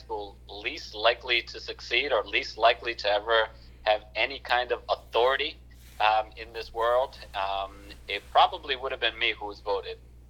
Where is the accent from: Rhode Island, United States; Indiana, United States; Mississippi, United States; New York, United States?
Rhode Island, United States; Providence; Because remember that I grew up in Providence in the 80s and 90s.